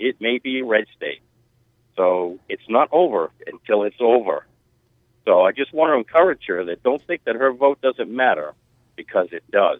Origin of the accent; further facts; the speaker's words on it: Massachusetts, United States; I'm from Massachusetts, and I believe that my state also is a blue state.